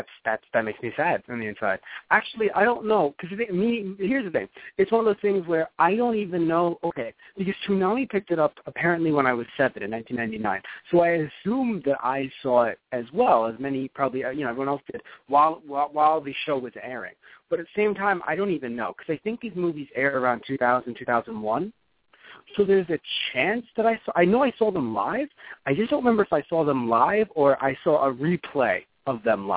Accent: United States; And it's just such a great experience as a child, I think, where, especially as an American child, where in Japan they had to go to the theaters to see this film.

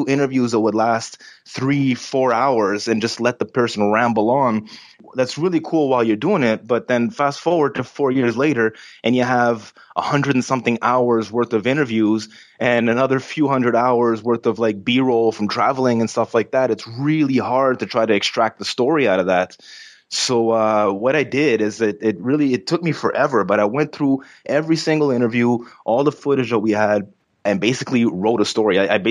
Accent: Canada; Because, you know, I'm from Canada

